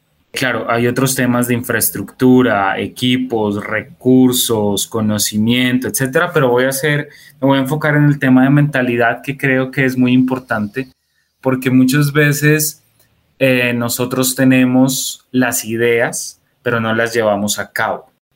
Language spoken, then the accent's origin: Spanish; Colombia; como colombianos tenemos una oportunidad